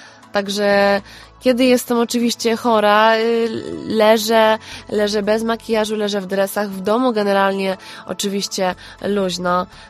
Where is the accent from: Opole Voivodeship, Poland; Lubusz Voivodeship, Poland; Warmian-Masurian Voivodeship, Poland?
Opole Voivodeship, Poland; Opole; Do Opola wracam regularnie i nie zamierzam tego zmieniać. Także mimo tego, że studiuję we Wrocławiu, jestem także Opolanką. No i tutaj są moje korzenie, tutaj jest moja rodzina